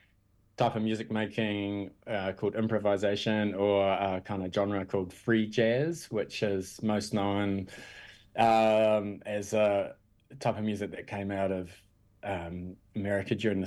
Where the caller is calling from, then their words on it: Paekākāriki, Wellington, New Zealand; Yeah, I'm here at home in Pai Kakariki.